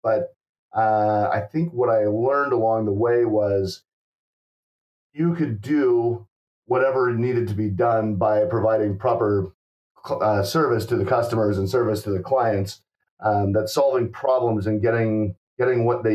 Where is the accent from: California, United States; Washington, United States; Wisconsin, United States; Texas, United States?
Washington, United States; Seattle; I grew up in Seattle with a lot of Japanese culture, took a little bit of Japanese language when I was young.